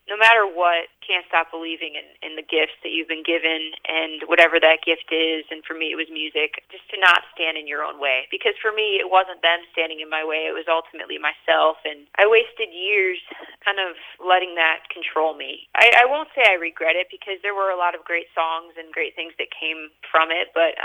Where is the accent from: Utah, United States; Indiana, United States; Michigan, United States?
Michigan, United States; Gaylord; I'm from Gaylord, Michigan originally.